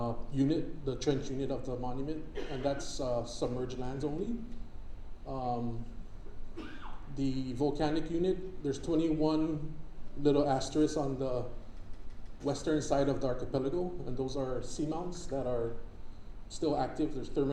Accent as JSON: {"language": "English", "town": "Saipan", "country": "Northern Mariana Islands", "said": "I'm from Saipan."}